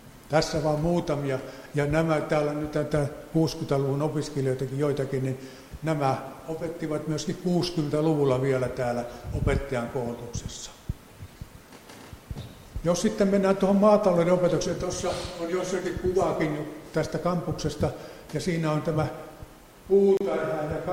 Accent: Vaasa, Ostrobothnia, Finland; Me Tervon kanssa jotenkin ollaan Vaasasta kotoisin

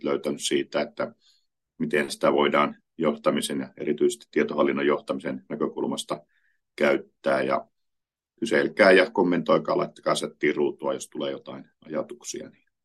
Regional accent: Jyväskylä, Central Finland, Finland; Olen Jyväskylästä kyllä kotoisin, mutta lähdin tuonne sitten pariksi vuodeksi opiskelemaan

